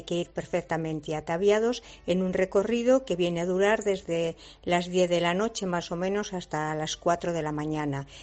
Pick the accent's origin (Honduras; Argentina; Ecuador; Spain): Spain; Mayorga, Castile and León; Bueno, pues en mi pueblo, aparte de que está el Museo del Pan Provincial, que el pueblo se llama Mayorga